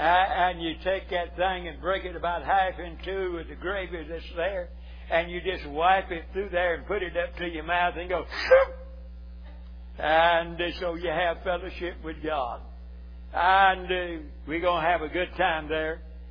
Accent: the South, United States; And again, I'm from the South, and I believe that fatted calf will be so tender

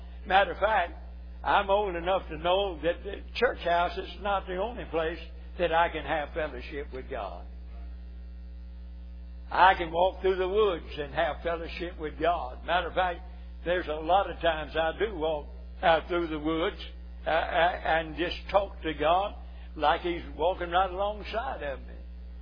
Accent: the South, United States; And again, I'm from the South, and I believe that fatted calf will be so tender

